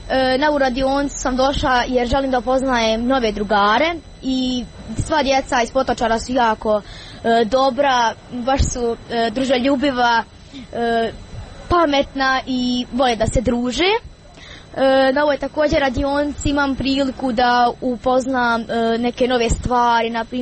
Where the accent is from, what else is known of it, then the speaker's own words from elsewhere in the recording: Kravica, Republika Srpska, Bosnia & Herzegovina; dolazim iz Kravice, učenik sam osnovne škole Petar Kočić, imam 12 godina.